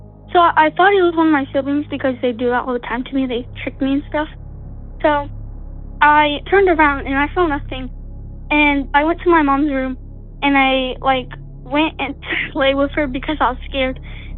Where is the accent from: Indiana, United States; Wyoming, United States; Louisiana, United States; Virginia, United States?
Indiana, United States; I'm from Indiana, and I'm 11 years old.